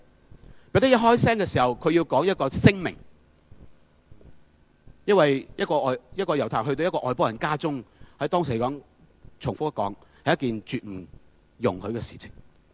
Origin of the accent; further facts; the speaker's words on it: Hong Kong; 作为香港人的我，作为今日在中国这个时代的香港